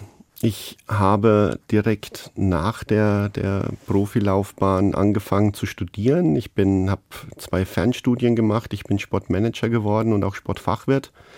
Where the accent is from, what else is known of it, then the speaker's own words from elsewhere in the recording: Gänheim, Bavaria, Germany; Und dazu gehört eben auch mein Heimatdorf Gähnheim mit circa 800 Einwohnern. Und ich bin immer noch sehr gerne dort.